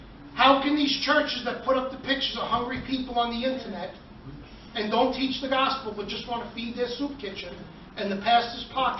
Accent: New York, United States; I was raised in New York. We give money to everybody and everything.

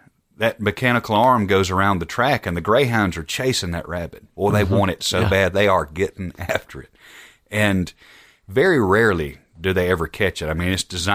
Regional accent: Alabama, United States; I'm already from Alabama. I've got a lot of things working against me, but I do want to give an illustration from home.

